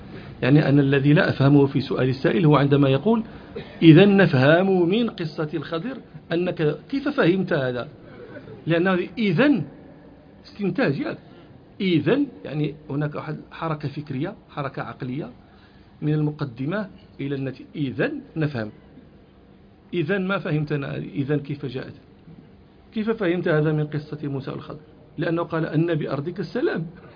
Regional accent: Morocco

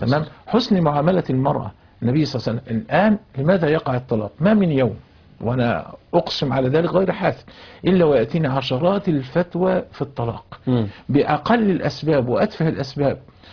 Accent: Egypt; والآن عندنا في مصر القائمة 1.5 مليون و600 ألف وكذا

